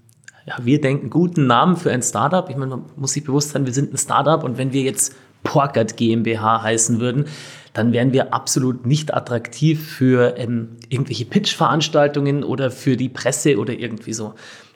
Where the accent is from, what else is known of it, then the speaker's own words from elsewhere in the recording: Bavaria, Germany; Also wir kommen alle aus Münchner Westen, Ammersee und die Umgebung.